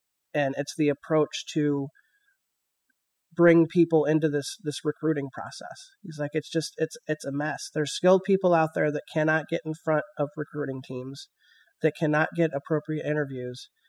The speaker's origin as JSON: {"language": "English", "region": "Iowa", "country": "United States", "said": "we're hayseeds from Iowa, so you know, we might be a little bit secluded."}